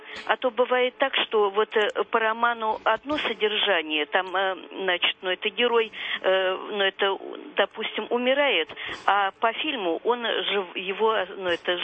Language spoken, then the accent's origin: Russian; Moscow, Russia; я из Москвы.